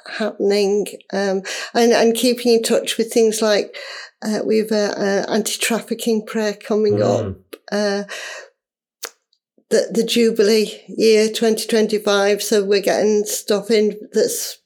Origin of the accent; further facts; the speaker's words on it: Bolsover, East Midlands, United Kingdom; I'm a presentation sister. I actually come from this parish. I was born and brought up in Bolsover, and I went to the little primary school next door.